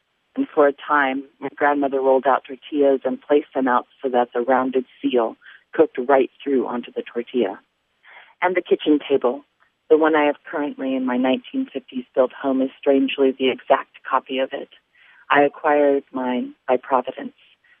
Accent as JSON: {"language": "English", "town": "Albuquerque", "region": "New Mexico", "country": "United States", "tie": "born or raised there", "lives_now": "Fresno, United States", "said": "And it's about growing up in Albuquerque, New Mexico, and also growing up in Fresno, California, where I am now, and the connection between the two and the landscape and the people."}